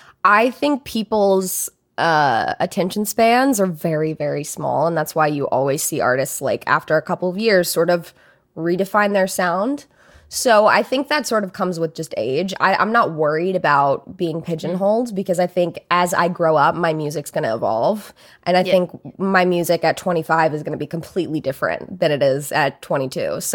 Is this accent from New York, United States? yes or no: no; Alabama, United States; I grew up in Alabama, so I have, like, I love country music, like, real country music.